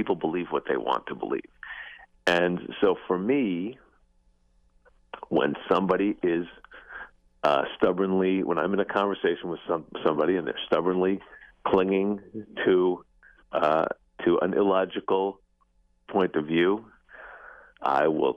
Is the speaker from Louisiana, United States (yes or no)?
no; Oregon, United States; And so by the way, I just want to say I'm from Southern Oregon